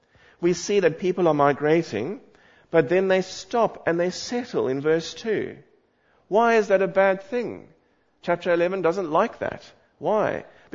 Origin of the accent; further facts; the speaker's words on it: South Africa; I want to tell you something about my growing up in South Africa